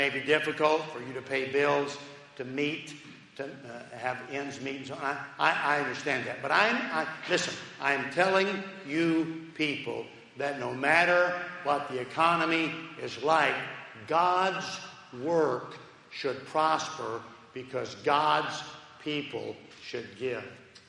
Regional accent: Tennessee, United States; I'm from Tennessee.

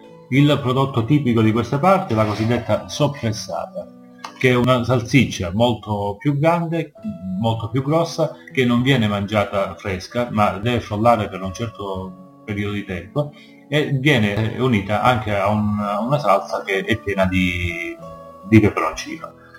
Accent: Calabria, Italy; Per quanto riguarda il mare che bagna il mio paesino è lo Ionio. La mia regione è composta da 5 province che hanno delle piccole differenze di costume e ovviamente anche di cultura.

